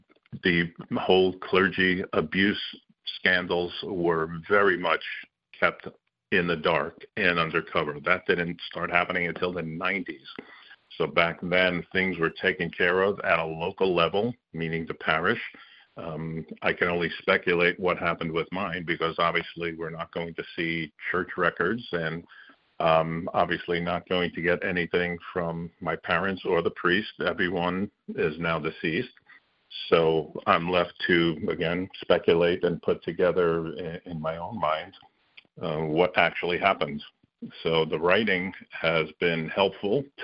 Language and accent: English; Bayonne, New Jersey, United States; I went to a Catholic grammar school growing up in Bayonne, New Jersey.